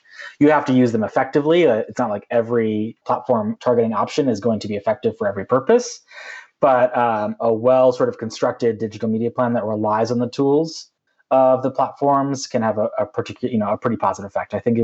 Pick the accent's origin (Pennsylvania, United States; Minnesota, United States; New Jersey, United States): Minnesota, United States; My state, my home state, Minnesota, doesn't have either of those.